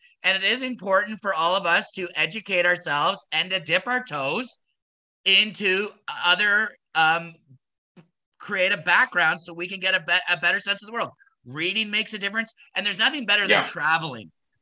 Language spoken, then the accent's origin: English; Ontario, Canada; I grew up in Waterloo Region.